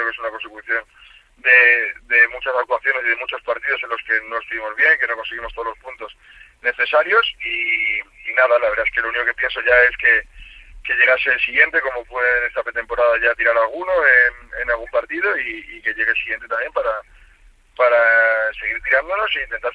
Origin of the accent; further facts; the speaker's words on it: Madrid, Community of Madrid, Spain; tengo la suerte de estar en la ciudad de donde soy. Yo soy madrileño, soy ticantino, como bien has dicho, entonces es verdad que aquí ya tengo mi vida hecha